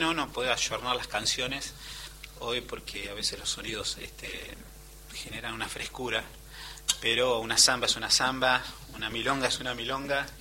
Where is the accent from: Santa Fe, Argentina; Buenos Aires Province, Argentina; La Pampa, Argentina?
La Pampa, Argentina; somos de La Pampa